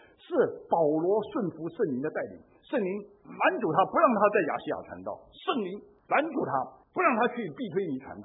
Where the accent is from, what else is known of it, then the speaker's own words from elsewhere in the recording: China; 我们中国人里面不太多，我们中国有很多头挺大的啊